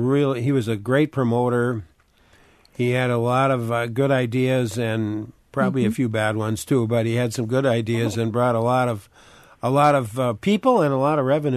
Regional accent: St. Cloud, Wisconsin, United States; I grew up in St. Cloud, just down the road from Elkhart Lake.

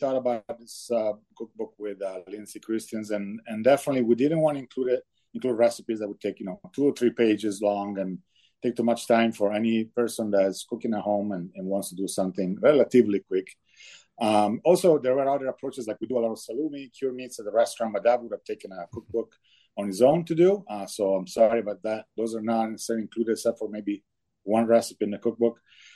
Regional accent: Bologna, Emilia-Romagna, Italy; since I grew up in Bologna, I spent most of my summers in Tuscany. I would pretty much go every summer to the mountains, typically Dolomites.

